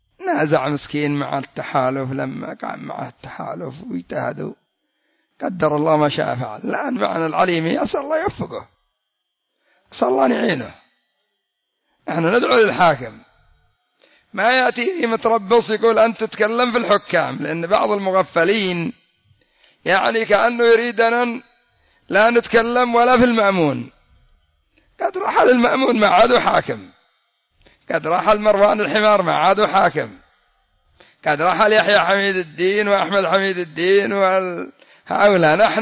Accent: Yemen; حتى سبب تأخر النفط عندنا في اليمن

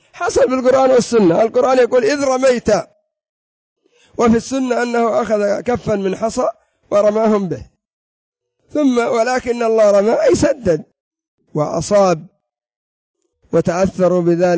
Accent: Yemen; انظر الآن الرافضة عندنا في اليمن

